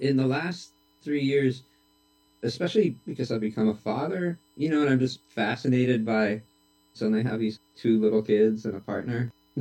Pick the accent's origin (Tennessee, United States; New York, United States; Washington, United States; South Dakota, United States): New York, United States; New York City; I'm going to be 50 years old in a couple months, and I grew up in New York City and was part of the punk scene there starting when I was 14